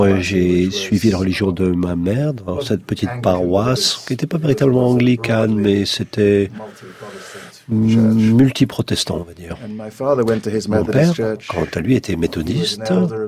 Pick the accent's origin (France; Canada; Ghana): Ghana; je ne savais pas que je n'étais pas Ghanéen avant un certain âge, parce que j'ai grandi au Ghana.